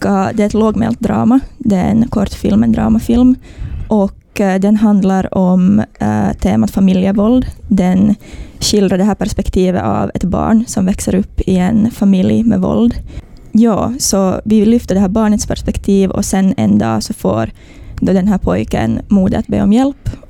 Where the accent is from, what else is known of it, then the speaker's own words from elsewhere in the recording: Korsholm, Ostrobothnia, Finland; now in Helsinki, Finland; Ja, jag kommer ju ursprungligen från Korsholm, så jag är uppvuxen här. Och sen flyttade jag för 4 år sedan till Helsingfors, där jag valde att studera film.